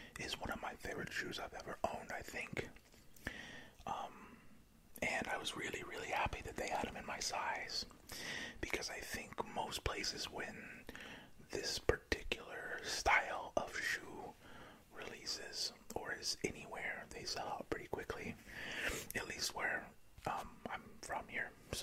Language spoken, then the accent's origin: English; Oregon, United States; because I'm from Oregon, and so I got the green and yellow ones.